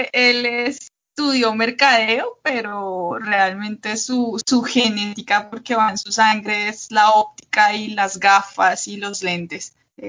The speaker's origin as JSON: {"language": "Spanish", "town": "Yopal", "region": "Casanare", "country": "Colombia", "tie": "born or raised there", "also_born_or_lived": "Bogotá", "said": "Yo crecí en Yopal, Casanare. Luego fui a Bogotá, en donde estudié en la Universidad Distrital Ingeniería Forestal."}